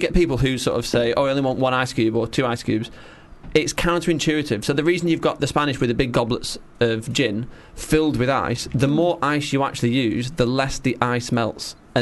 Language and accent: English; Manchester, North West England, United Kingdom; I'm from Manchester, and we've never seen a summer like it.